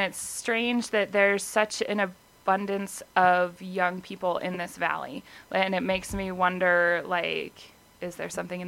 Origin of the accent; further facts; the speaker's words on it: Rifle, Colorado, United States; We lived in Rifle.